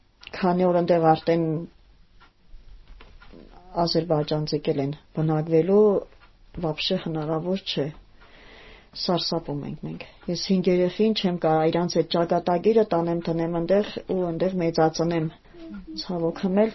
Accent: Gyumri, Shirak, Armenia; մենք գյումրեցի ենք եղել, դրա համար էլ չեմ կարա։

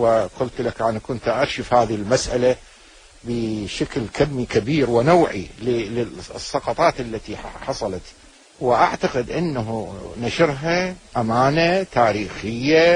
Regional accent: Najaf, Najaf Governorate, Iraq; also born or lived in Baghdad; أنا نشأت بالنجف وأكملت الثانوية بالنجف وكملت كلية الحقوق في بغداد.

